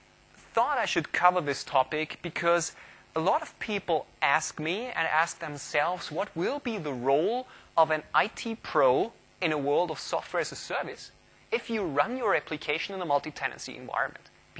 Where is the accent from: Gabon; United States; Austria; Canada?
Austria; As you might see from my jacket, I am from Austria, so Europe is my home continent